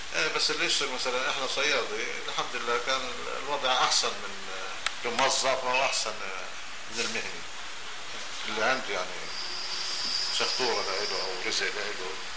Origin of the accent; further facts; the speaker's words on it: Palestine; moved away; وأنا بقيت أنا وأبي بالبحر لحد ما طلعنا من فلسطين